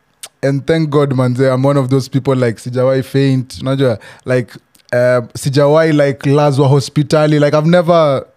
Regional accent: Mombasa, Mombasa County, Kenya; now in Nairobi, Kenya; I also felt the same way growing up in Mombasa and coming to Nairobi.

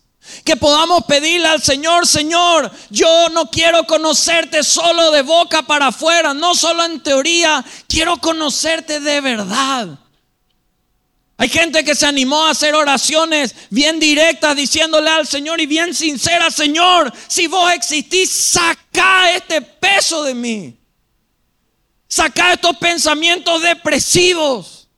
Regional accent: Paraguay; uno se identifica con la bandera rojo y blanco y azul, y uno se identifica como paraguayo, y qué bendición lo que podemos ser paraguayos.

